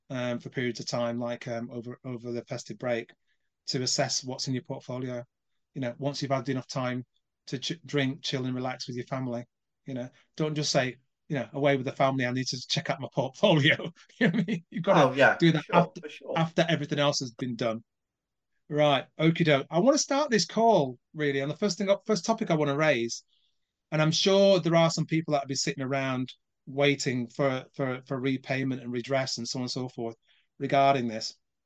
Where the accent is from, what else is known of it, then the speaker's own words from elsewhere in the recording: Jamaica; I'm a Jamaican, mate.